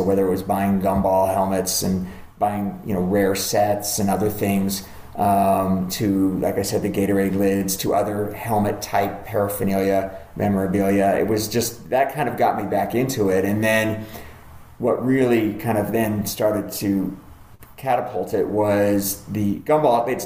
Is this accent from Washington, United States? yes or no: yes; Seattle, Washington, United States; Yeah, so I grew up in Seattle, and as a kid growing up, I will admit I was a Washington Husky fan